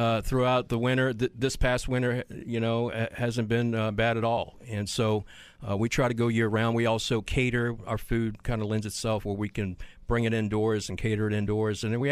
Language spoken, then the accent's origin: English; New Orleans, Louisiana, United States; We are born and raised in New Orleans and actually went through, were around for Katrina.